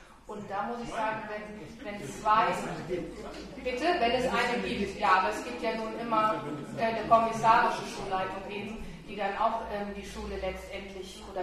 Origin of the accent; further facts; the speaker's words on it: Cologne, North Rhine-Westphalia, Germany; Ich komme aus Köln, wir haben in Köln gerade, Sie haben es angesprochen